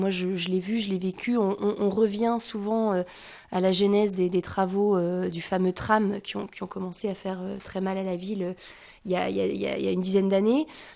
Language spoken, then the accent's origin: French; Douai, Hauts-de-France, France; Je suis née à Douai, j'ai grandi à Douai, j'ai 30 ans. Mes parents, ils sont arrivés il y a à peu près 35 ans pour des raisons professionnelles. Et c'est une ville que j'ai jamais vraiment quittée.